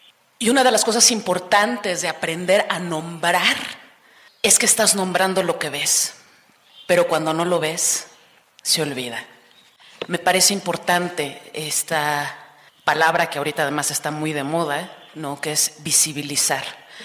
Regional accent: Mexico; Soy negra, soy blanca y soy mexicana.

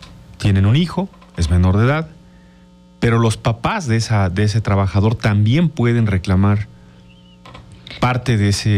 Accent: Mexico; Porque, miren, es duro decirlo, somos especiales los mexicanos, ¿no?

